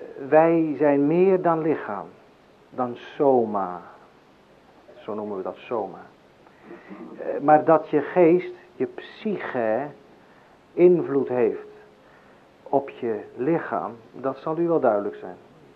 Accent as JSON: {"language": "Dutch", "region": "Zeeland", "country": "Netherlands", "said": "Ik weet wel, ik kom dan uit Zeeland"}